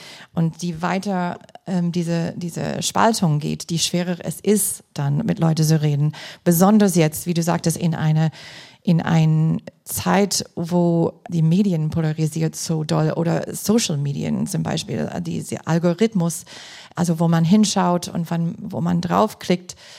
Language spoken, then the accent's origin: German; Green Bay, Wisconsin, United States; German is a second language; war gerade mit einer Freundin aus Green Bay, wo ich herkomme